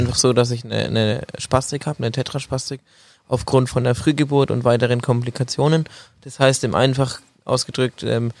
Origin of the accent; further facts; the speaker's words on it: Bamberg, Bavaria, Germany; born there; Mein Geburtsort ist die schöne Stadt Bamberg in Bayern.